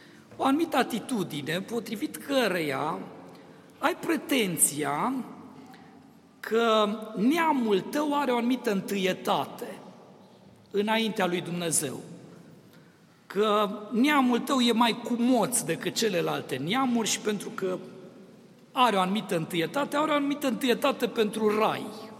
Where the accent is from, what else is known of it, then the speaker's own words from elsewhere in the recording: Romania; nu suntem speciali pentru că suntem români, dar suntem deosebiți pentru că suntem români de ceilalți